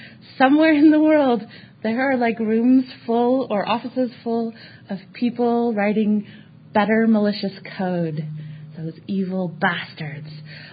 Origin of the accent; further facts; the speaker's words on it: San Francisco, California, United States; I grew up in San Francisco, so I have a little bit of a, like, Silicon Valley is not the place it was when I was a kid.